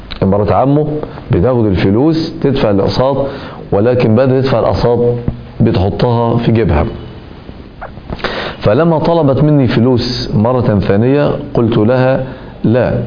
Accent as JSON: {"language": "Arabic", "region": "Minya Governorate", "country": "Egypt", "said": "أنا من المنيا وأعمل في القاهرة"}